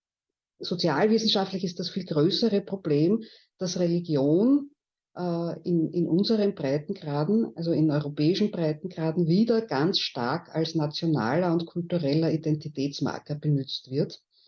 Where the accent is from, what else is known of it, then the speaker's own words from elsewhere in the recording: Vienna, Austria; Ich bin in Ottakring aufgewachsen. Das war immer schon ein Ausländerbezirk.